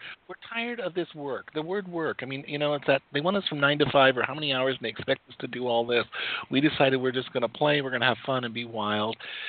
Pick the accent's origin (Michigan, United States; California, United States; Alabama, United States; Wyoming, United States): Wyoming, United States; And those of you, I come from the Rocky Mountains, Wyoming.